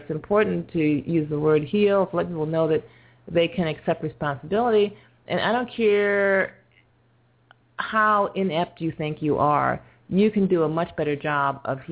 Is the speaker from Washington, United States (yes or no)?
no; Syracuse, New York, United States; moved away as an adult; And I'm from Syracuse, New York, so I was ready for a little bit of hot.